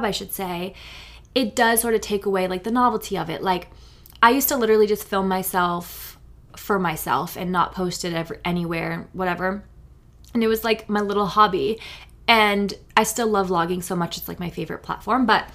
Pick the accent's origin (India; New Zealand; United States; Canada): United States; New Hampshire; I have been to New York City a fair amount just because I grew up in New Hampshire, so it was never too far away